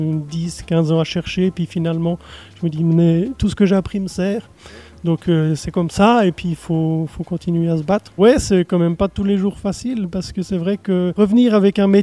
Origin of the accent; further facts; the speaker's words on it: Chavannes-près-Renens, Vaud, Switzerland; moi j'ai grandi région lausannoise, à Chavannes, près Renan, dans un grand immeuble de 64 appartements, mais entouré de verdure, une rivière.